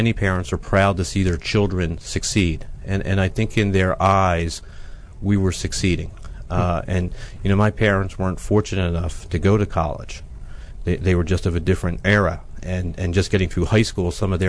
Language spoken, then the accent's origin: English; Philadelphia, Pennsylvania, United States; moved away; No, I'm originally from Philadelphia. Came down here 15 years ago.